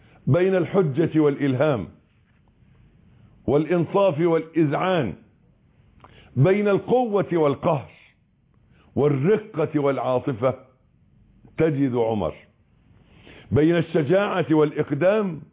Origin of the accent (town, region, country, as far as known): Egypt